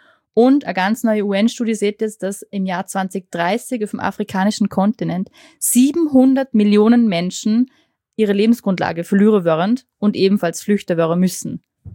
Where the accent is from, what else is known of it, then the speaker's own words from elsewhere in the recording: Vorarlberg, Austria; Wir erleben das auch da bei uns in Vorarlberg.